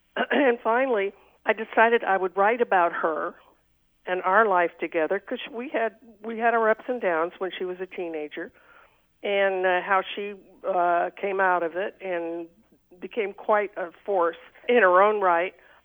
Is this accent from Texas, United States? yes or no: yes; Texas, United States; I did that because I was from Texas, and I just remember people talking like this